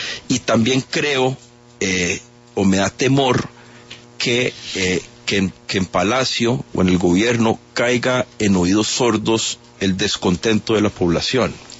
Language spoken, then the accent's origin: Spanish; Colombia; como colombiano